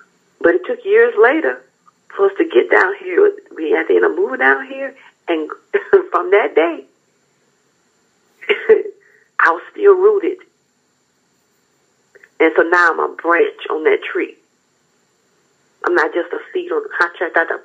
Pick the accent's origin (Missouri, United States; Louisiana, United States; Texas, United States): Louisiana, United States; Like I said, I'm from Bachelor, you know, small town, you know, country town.